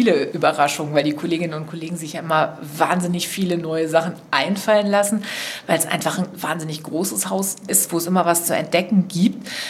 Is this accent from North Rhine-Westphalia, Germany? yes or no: yes; Dortmund, North Rhine-Westphalia, Germany; ich bin aufgewachsen in Dortmund, also im totalen Westen, hatte auch familiär keine Berührungspunkte in die DDR oder in den Osten.